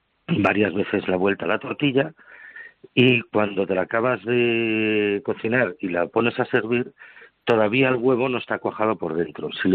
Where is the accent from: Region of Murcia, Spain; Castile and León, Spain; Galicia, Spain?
Galicia, Spain; A Coruña; yo me crié en Coruña